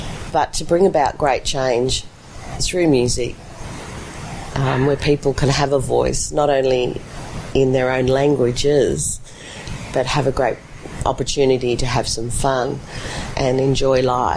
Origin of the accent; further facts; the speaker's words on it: Sydney, New South Wales, Australia; growing up in Sydney, on the south side of Sydney, when I was the only Aboriginal child at school.